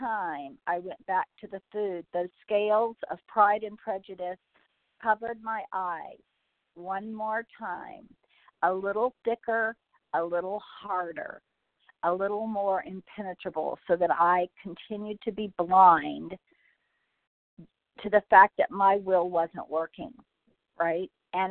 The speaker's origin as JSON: {"language": "English", "region": "California", "country": "United States", "said": "from Southern California, recovered today by the grace of God."}